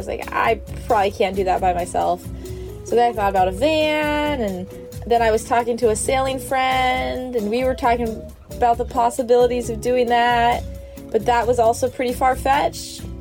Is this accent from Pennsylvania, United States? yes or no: no; Idaho, United States; now in Detroit, United States; I grew up in Idaho. I, like, never even noticed sailboats. Didn't know anything about it. And then after college, when I moved to Detroit, I was new to the city.